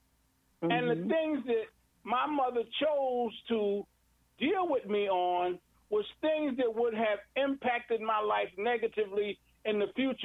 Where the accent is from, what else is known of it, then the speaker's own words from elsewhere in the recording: Brooklyn, New York, United States; And I know personally, I grew up in Brooklyn